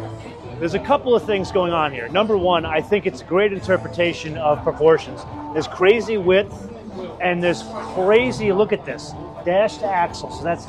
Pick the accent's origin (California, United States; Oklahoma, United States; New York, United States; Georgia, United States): New York, United States; We're both from New York.